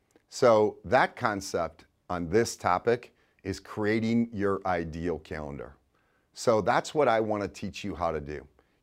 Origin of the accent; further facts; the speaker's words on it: Chicago, Illinois, United States; Now, I'm from Chicago. When I was a rep, I was in downtown Chicago.